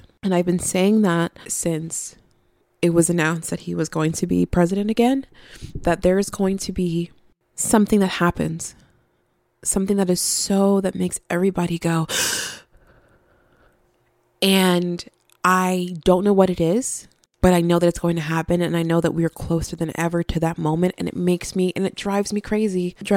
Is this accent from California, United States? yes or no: no; New Jersey, United States; I fucking speak English because I was born and raised in New Jersey.